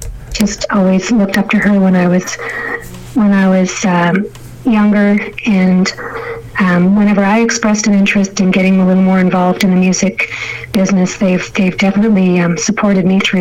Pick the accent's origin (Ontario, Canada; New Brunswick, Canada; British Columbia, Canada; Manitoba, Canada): Ontario, Canada; Horton Township; born there; I was born in Horton Township, which is just outside of Renfrew, Ontario, in the Ottawa Valley.